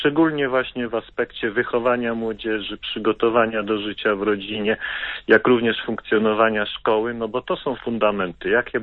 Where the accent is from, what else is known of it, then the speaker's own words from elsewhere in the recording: Olsztyn, Warmian-Masurian Voivodeship, Poland; born there; also born or lived in Szczecin; now in Warsaw, Poland; ale urodziłem się w Olsztynie i Olsztyn w sercu noszę